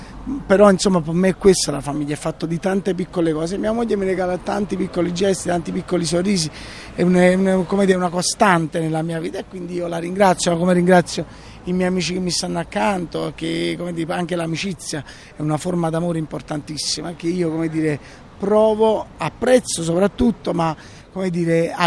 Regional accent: Naples, Campania, Italy; E quindi poi sono napoletano

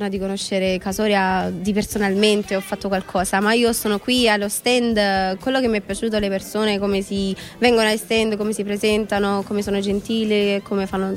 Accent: Pakistan; Italian is a second language; now in Italy; vengo dal Pakistan

